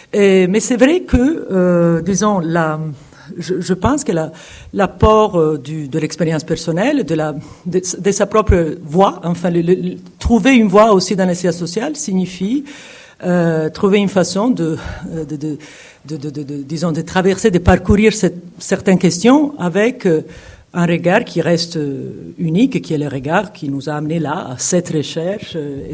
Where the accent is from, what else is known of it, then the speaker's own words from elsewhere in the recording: Italy; French is a second language; moved away as an adult; now in France; Moi, je suis une Italienne qui vit depuis longtemps à l'étranger. Je suis partie de l'Italie aussi pour des raisons personnelles.